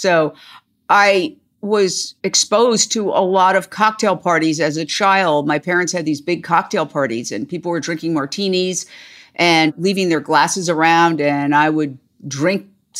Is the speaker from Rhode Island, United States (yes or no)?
no; New York City, New York, United States; Well, I grew up in Midtown Manhattan, directly across from Carnegie Hall, so you can't get more Midtown than that, 57th and 7th.